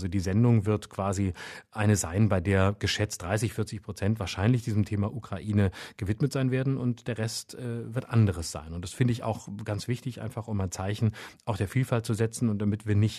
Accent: Rhineland, Germany; Jetzt mag man als Rheinländer sagen, was ist das für ein Klischee, aber das ist meine Meinung zum Karneval.

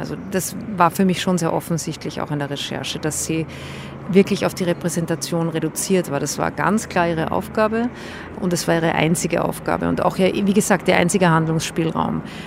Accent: Austria; Aber natürlich kennt man Sissi bei uns in Österreich als den Touristenmagnet schlechthin.

